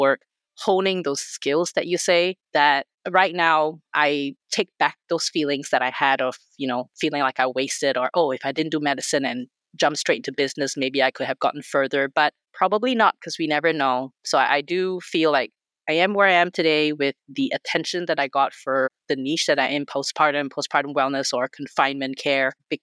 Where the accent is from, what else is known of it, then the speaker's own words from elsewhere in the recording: Malaysia; moved away as an adult; now in Australia; I'm Malaysian, born and bred. I only left Malaysia in my early 20s when I did a twinning program medical school. So I did medical school first in Malaysia, and then I finished off in Australia, and I started working there.